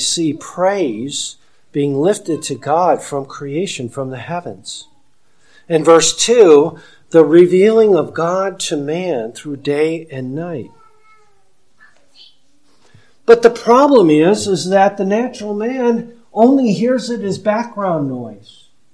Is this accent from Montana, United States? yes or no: no; Michigan, United States; I remember when I grew up in Michigan and I would go out and lay on the grass